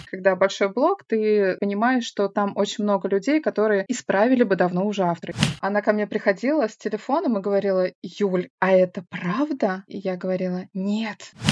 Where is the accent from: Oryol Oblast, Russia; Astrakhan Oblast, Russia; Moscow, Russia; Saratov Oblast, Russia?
Astrakhan Oblast, Russia; Astrakhan; Я из Астрахани.